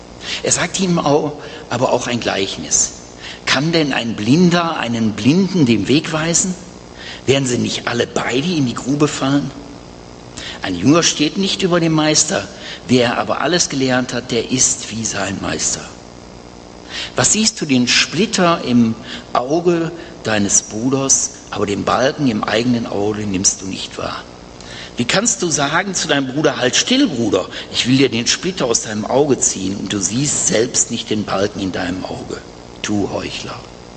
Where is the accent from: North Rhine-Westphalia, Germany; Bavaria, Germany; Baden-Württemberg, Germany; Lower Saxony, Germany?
North Rhine-Westphalia, Germany; Essen; now in Oberhausen, Germany; Ich komme eigentlich aus Essen und hatte dort auch eine Gemeinde.